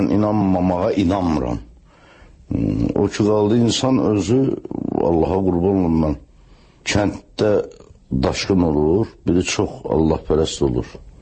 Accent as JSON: {"language": "Azerbaijani", "region": "Baku", "country": "Azerbaijan", "tie": "born or raised there", "said": "Əlbəttə böyük çətinliklə böyümüşəm Sovetskidə."}